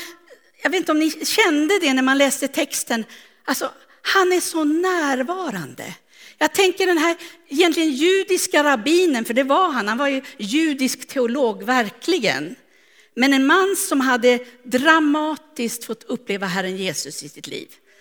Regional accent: Strängnäs, Södermanland, Sweden; jag är född i Strängnäs, där tillbringar familjen barndomstiden.

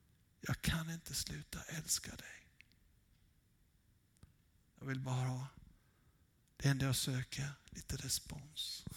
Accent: Vetlanda, Jönköping County, Sweden; För att jag är uppvuxen i Vetlanda.

